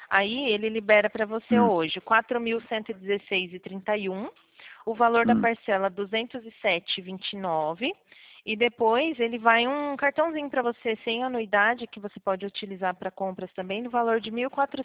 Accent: São Paulo, Brazil; eu sou do interior de São Paulo

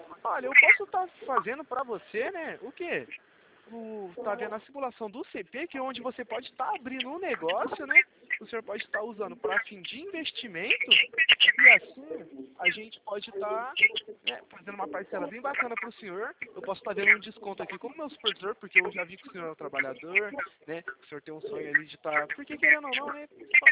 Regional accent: Sumaré, São Paulo, Brazil; Eu sou de Sumaré, interior de São Paulo.

